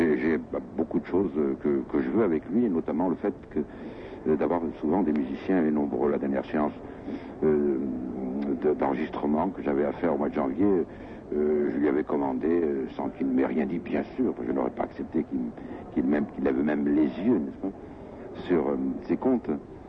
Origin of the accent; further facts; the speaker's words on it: Monaco; Vous savez que moi je suis monégasque, on ne me demande jamais de venir chanter ici. Je ne chante jamais dans mon pays.